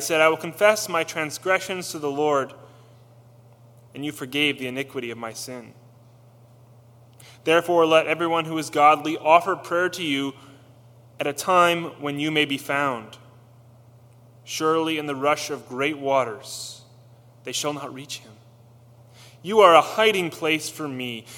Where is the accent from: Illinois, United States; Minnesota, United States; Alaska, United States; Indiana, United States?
Indiana, United States; because I grew up in Indiana in farm country, and man, I missed driving through the farm fields, smell of the manure.